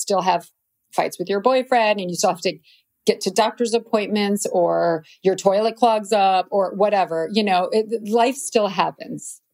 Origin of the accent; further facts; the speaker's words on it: Midwest, United States; Plus just growing up in the Midwest, it's very hardworking, normal people.